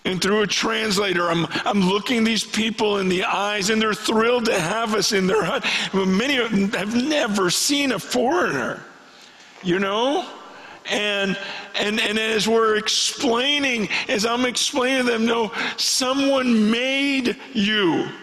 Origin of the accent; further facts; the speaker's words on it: San Francisco, California, United States; born there; I was born in San Francisco. My mother died while she was giving birth to me.